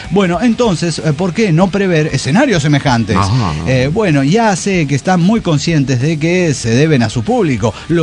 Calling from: Ciudad Cuauhtémoc, Chihuahua, Mexico; Hola, ¿cómo están? Soy el … de Ciudad Cuauhtémoc.

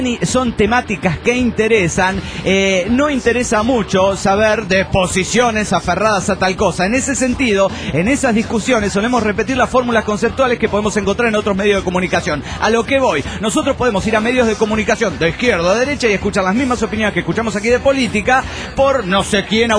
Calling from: San Luis, Argentina; de San Luis, República Argentina.

